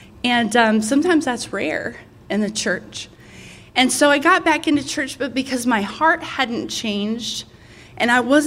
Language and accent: English; Texas, United States; my parents didn't want anybody in my hometown, my small Texas hometown, to know.